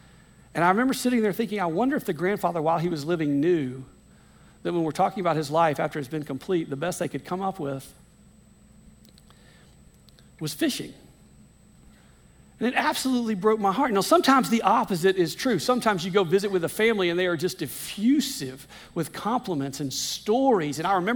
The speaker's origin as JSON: {"language": "English", "region": "Louisiana", "country": "United States", "tie": "born or raised there", "said": "I grew up in Louisiana, all right?"}